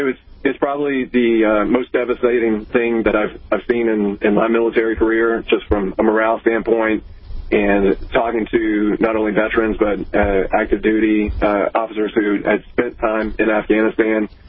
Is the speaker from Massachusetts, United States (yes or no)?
no; Georgia, United States; especially in my hometown and rural North Georgia